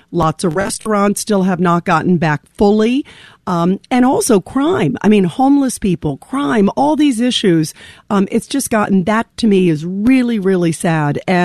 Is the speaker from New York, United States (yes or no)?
yes; Brooklyn, New York, United States; born there; I was born in Brooklyn, by the way, Garrison Beach, Marine Parkway.